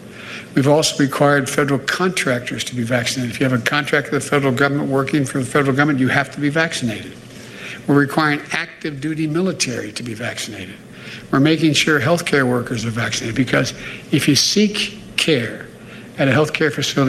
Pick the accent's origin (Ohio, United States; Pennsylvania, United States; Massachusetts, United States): Pennsylvania, United States; I'm from Pennsylvania.